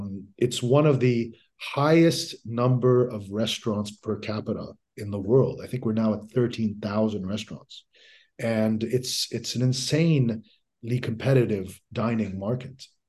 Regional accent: Dubai, United Arab Emirates; I grew up in Dubai. You know, my father was in Dubai. My family was in Dubai from 1975. So I went to high school there. I'd gone to primary school there.

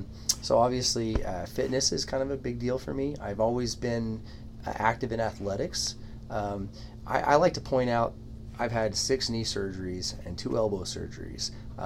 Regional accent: Wichita, Kansas, United States; So I was raised in the church, and as a child, I went through some courses. I grew up in First Baptist Church in downtown Wichita, Kansas.

